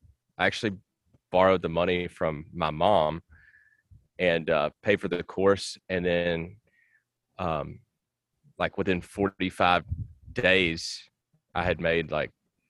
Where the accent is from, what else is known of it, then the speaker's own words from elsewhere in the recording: Nashville, Tennessee, United States; And I was like, well, I'm from Nashville, so we can like go try to launch it in Nashville.